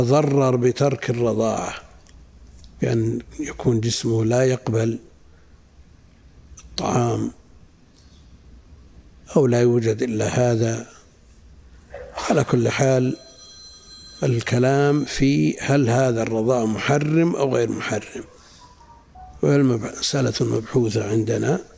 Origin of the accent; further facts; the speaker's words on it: Najd, Saudi Arabia; وهذا مستفيض عندنا في نجد، ويمكن في الحجاز